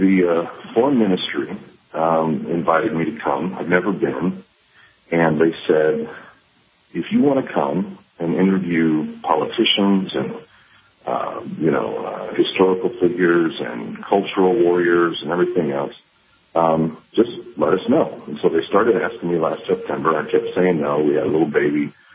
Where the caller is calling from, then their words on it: Israel; I'm calling you from Israel, which is, of course, already into Sunday morning. It's a little after 4 a.m. here.